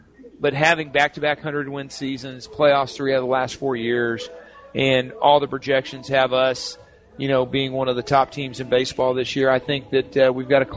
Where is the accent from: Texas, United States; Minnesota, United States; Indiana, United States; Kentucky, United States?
Texas, United States; I think we understand the DNA of the baseball fan and Southern hospitality and being a Texan and all those things that come into it.